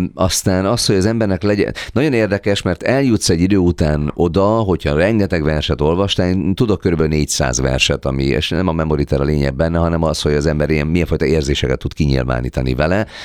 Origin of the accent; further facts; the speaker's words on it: Nyíregyháza, Szabolcs-Szatmár-Bereg, Hungary; born there; én Nyíregyházán születtem, és az anyukám ebben az iskolában tanított